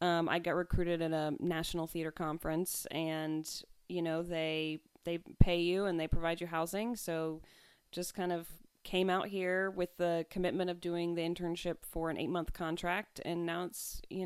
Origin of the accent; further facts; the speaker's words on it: East Coast, United States; now in Sacramento, United States; I'm from the East Coast, so I thought that would land me in New York, Chicago, DC, Boston.